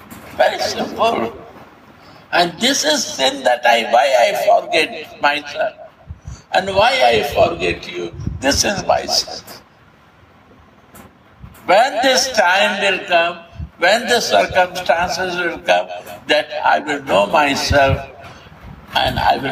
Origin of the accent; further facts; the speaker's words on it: India; You see, I'm an Indian, right? Hindu.